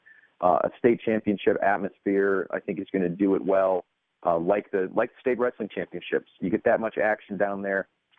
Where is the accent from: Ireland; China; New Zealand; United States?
United States; Sioux Falls, South Dakota; I grew up in Sioux Falls, so call me biased.